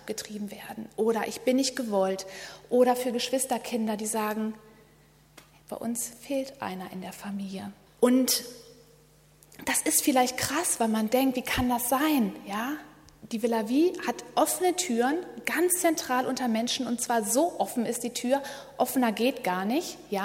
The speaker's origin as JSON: {"language": "German", "town": "Bochum", "region": "North Rhine-Westphalia", "country": "Germany", "said": "Ich bin 32 Jahre alt und ich komme aus Bochum, aus dem schönen Ruhrgebiet."}